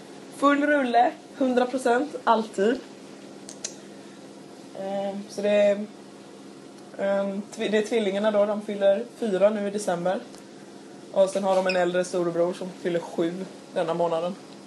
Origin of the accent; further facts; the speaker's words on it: Kalmar, Kalmar County, Sweden; Jag är också född 96 och kommer från Kalmar, Småland eftersom vi växte upp tillsammans.